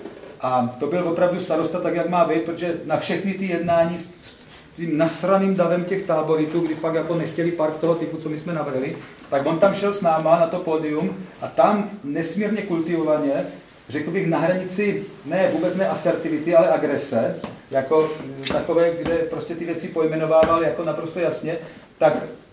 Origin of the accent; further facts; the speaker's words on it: Brno, South Moravian Region, Czechia; ale my ho máme jako Brňáci prostě